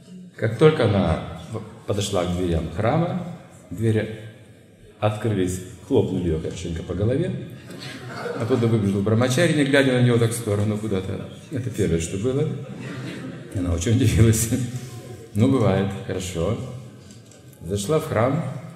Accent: Russia; мы закаленные, мы из России, мы можем зиму выносить тут

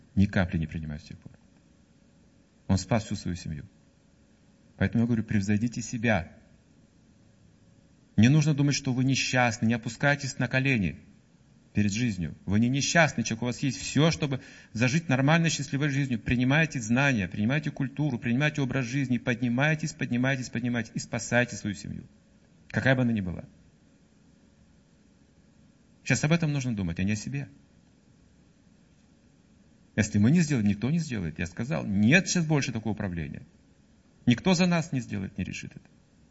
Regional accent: Siberia, Russia; А мы сибиряки.

